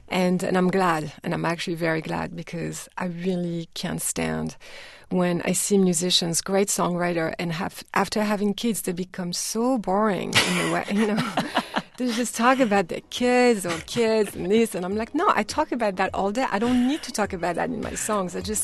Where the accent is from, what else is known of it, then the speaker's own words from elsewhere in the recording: Paris, Île-de-France, France; for me, growing up in Paris, I remember the first 2 7-inch I bought